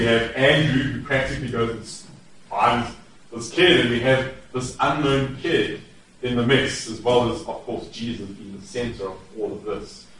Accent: South Africa; I'm not North American. I talk funny, I'm from South Africa.

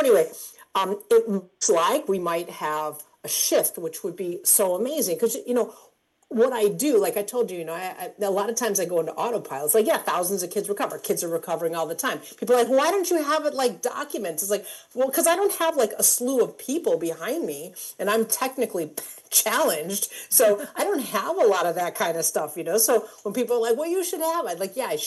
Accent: Chicago, Illinois, United States; which I'm from Chicago originally. Nobody from Chicago took Tylenol because they were putting weird stuff in the bottles back in the day.

